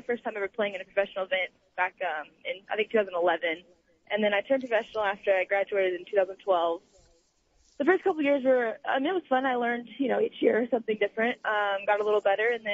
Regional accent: Effingham, Illinois, United States; I grew up in Effingham, just down the road, not too far. Lived there for the first 18 years, and then I went to school down at Baylor, down in Texas.

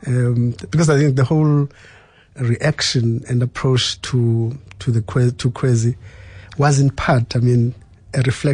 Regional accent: South Africa; I'm a part of the proud South African nation.

